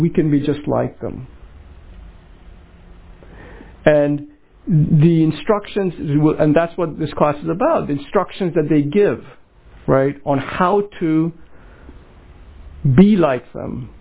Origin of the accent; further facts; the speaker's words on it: Kolkata, West Bengal, India; Because, by the way, I grew up in Calcutta, so I know what it was like.